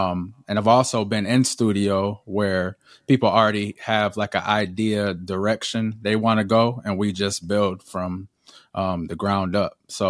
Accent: Atlanta, Georgia, United States; I grew up in Atlanta, so music was all around me.

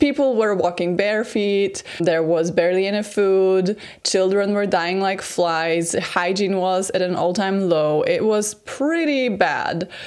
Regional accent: Poland; English is a second language; I'm from Poland, and rural Poland at that time looked vastly different. I come from southern Poland, which during 19th century was under Austro-Hungarian occupation, and it was the poorest area of modern-day Poland.

